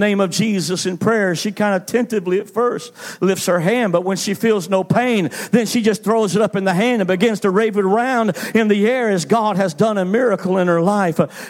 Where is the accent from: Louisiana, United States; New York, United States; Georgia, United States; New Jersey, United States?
Georgia, United States; Atlanta; I was preaching in Atlanta, Georgia, my hometown.